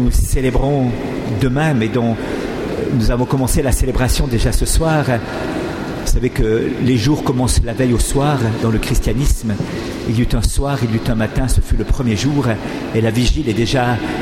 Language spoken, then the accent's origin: French; Switzerland; Je viens de Suisse, j'étais à l'époque en études de droit